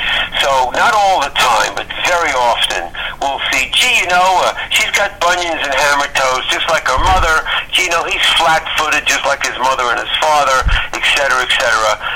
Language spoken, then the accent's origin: English; New York, United States; accent: New York; now in Chicago, United States; You know, I grew up in New York, and I do work once a week on keeping my New York accent, even though I've been in the Chicago area for like 40-something years.